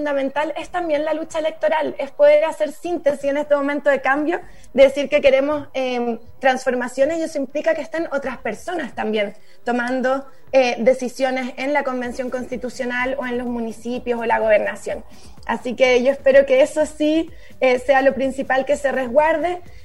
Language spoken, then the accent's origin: Spanish; Santiago, Santiago Metropolitan Region, Chile; sin duda como santiaguina debo decirlo